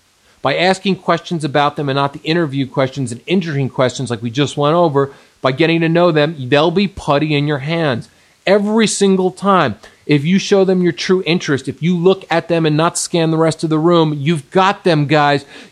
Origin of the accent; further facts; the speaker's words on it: East Coast, United States; now in Santa Monica, United States; I'm from the East Coast. I live in Los Angeles. I live in Santa Monica.